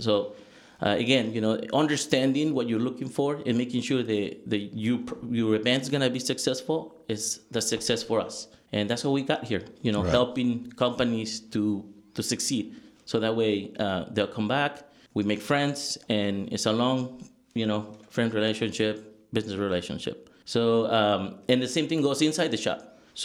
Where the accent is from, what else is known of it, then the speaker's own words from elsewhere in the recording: Puebla, Mexico; moved away as an adult; also born or lived in Mexico City; now in Napa, United States; Actually, I was born in Mexico City, raised in Puebla. It's a city right next door.